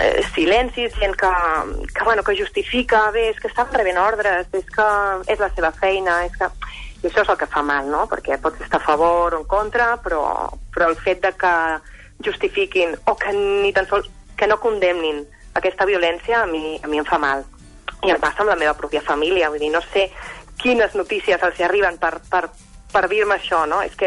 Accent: Cantabria, Spain; Catalan is a second language; also born or lived in Madrid; now in Catalonia, Spain; Vaig néixer a Madrid. Però després vaig anar a viure a Cantàbria i tinc ja tota la meva família allà. I llavors aquí estic sola

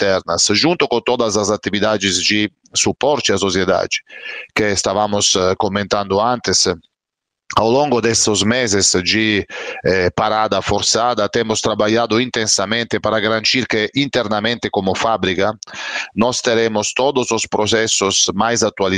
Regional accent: Italy; Portuguese is a second language; now in Brazil; sou italiano, como você está lembrando, e moro há 15 anos no Brasil, então tenho o coração dividido entre a minha família na Itália e a minha família no Brasil, porque claramente tenho uma esposa brasileira e um filho brasileiro.

